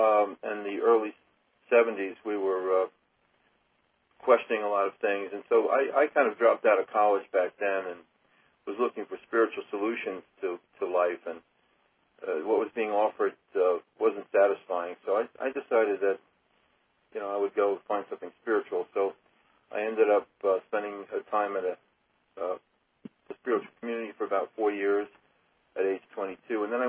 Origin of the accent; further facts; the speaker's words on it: New York, United States; And, of course, being a New Yorker, I said, well, what do you charge later on?